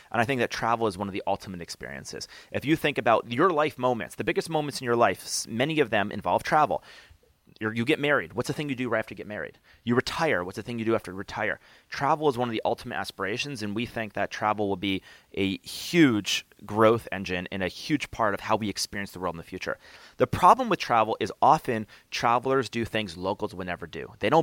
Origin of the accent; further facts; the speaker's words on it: Albany, New York, United States; I grew up in Albany, New York. My mom was a social worker, and so she didn't make a lot of money.